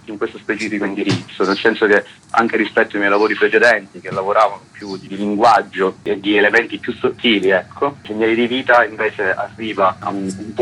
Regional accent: Sicily, Italy; In più sono siciliano

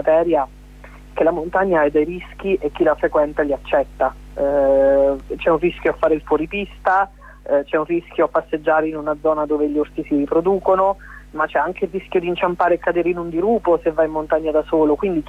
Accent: Abruzzo, Italy; io sono abruzzese e, come in Abruzzo, molti dei trentini aprono la porta e si trovano nei boschi

